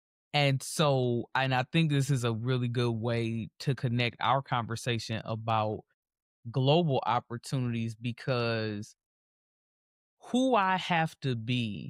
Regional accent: Detroit, Michigan, United States; So I grew up in Detroit, and we've talked about this.

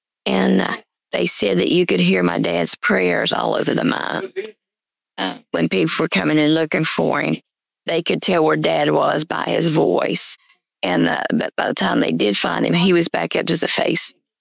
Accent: Castlewood, Virginia, United States; also born or lived in Dane / Trammell / Aberdeen; I was born in Dane, and I grew up until I was about 6 in Trammell, and then I moved to Castlewood, graduated from Castlewood, and then I moved to Aberdeen, the area.

